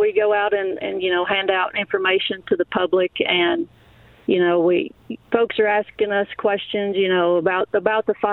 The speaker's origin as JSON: {"language": "English", "region": "Kentucky", "country": "United States", "said": "So I'm from Southeast Kentucky."}